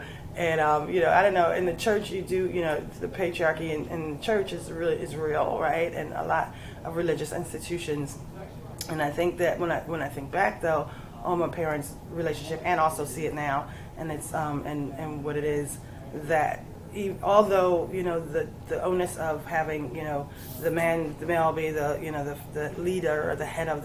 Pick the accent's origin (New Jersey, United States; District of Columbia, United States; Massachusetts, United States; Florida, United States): New Jersey, United States; Willingboro; So we were three girls growing up in Willingboro, New Jersey, which at the time, in the 70s, was majority white.